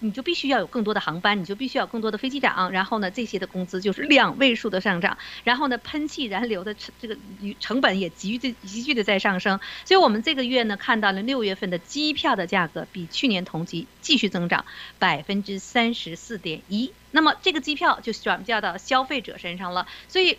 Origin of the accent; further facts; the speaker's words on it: United States; 就是叫做我们美国人都知道叫住房的抵押贷款那种支持的那种资金吧哈